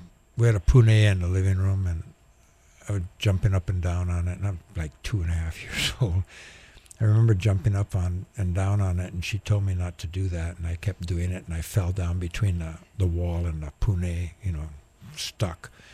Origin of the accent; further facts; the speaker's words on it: Molokai, Hawaii, United States; born there; Yeah, I was born in Molokai. You know, one of the few Haoles that were born over there, I'm sure.